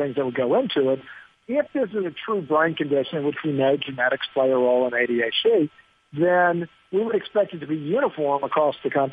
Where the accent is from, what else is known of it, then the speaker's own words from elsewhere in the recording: Louisiana, United States; If you look at my home state of Louisiana, we're at 16%.